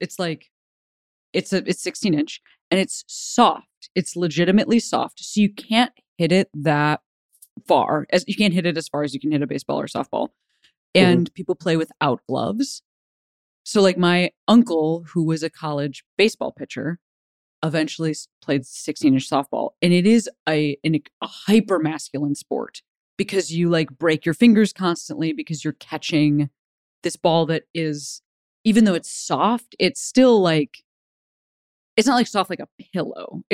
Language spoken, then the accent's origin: English; Chicago, Illinois, United States; The reason I'm saying this is I'm from Chicago.